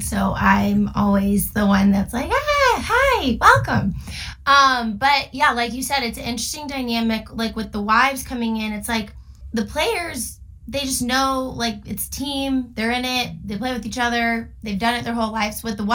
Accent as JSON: {"language": "English", "town": "Houston", "region": "Texas", "country": "United States", "said": "I'm from Houston, Texas. Went to a couple Arrows games growing up, but didn't really know a thing about hockey."}